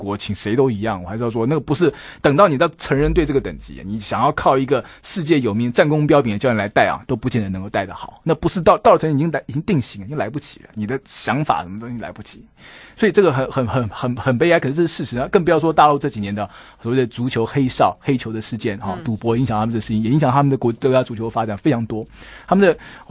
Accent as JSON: {"language": "Chinese", "country": "Taiwan", "said": "我们台湾没有那个环境，可是我们也许可以试着去理解啊。那我们不是在那个环境下长大。"}